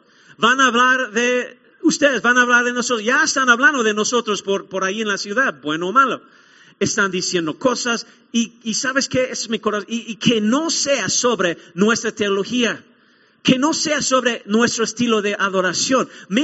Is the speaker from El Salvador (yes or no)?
no; United States; Y nosotros tenemos un día, los americanos tenemos un día festivo que siempre celebramos como americanos, Thanksgiving, Acción de Gracias.